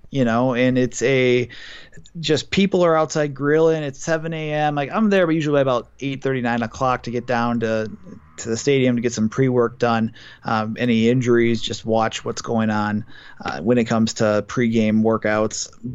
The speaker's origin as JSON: {"language": "English", "town": "Milwaukee", "region": "Wisconsin", "country": "United States", "said": "I'm from Milwaukee, so those are my two go-to companies for those brats."}